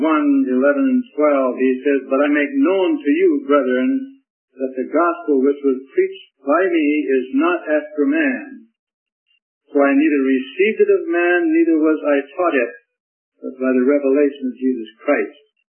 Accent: North Dakota, United States; I come from North Dakota, as Pop says, and we don't have much in the way of scenery up here.

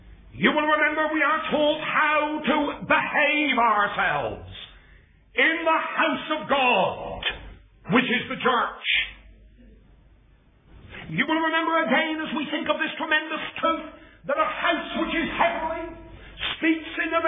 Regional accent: England, United Kingdom; now in Australia; I said, well, I come from England.

